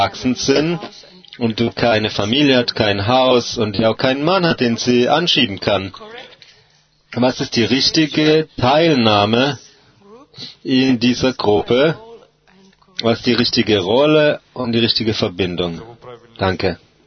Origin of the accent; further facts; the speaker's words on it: Germany; ich komme aus Deutschland.